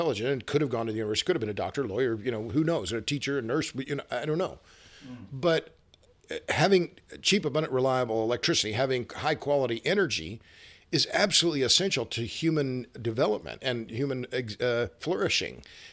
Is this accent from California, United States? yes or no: no; Oklahoma, United States; now in Texas, United States; I'm over here I live in Texas, and I'm from Oklahoma, not bragging about Texas